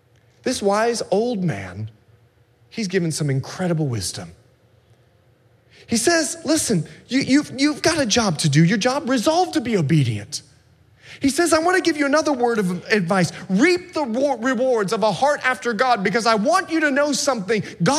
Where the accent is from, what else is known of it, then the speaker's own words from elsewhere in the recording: Bahamas; I'm from the Bahamas, and I like to fish, and we like to troll, and we like to troll for mahi and tuna.